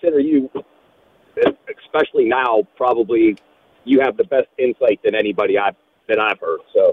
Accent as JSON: {"language": "English", "town": "State College", "region": "Pennsylvania", "country": "United States", "tie": "born there", "said": "I've been a Penn State fan since I was born. I was born in State College Hospital."}